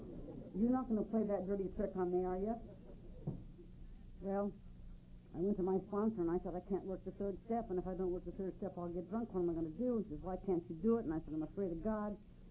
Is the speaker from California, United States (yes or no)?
no; Reno, Nevada, United States; Now, I was born and raised in Reno, and my grandfather homesteaded in Reno and built the courthouse and many of the churches.